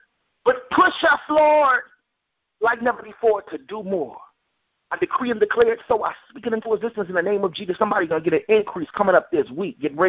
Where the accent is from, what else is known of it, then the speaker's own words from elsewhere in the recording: Chicago, Illinois, United States; now in Jacksonville, United States; I have to love my city, Jacksonville. I'm from Chicago, but I have to love my city, Jacksonville.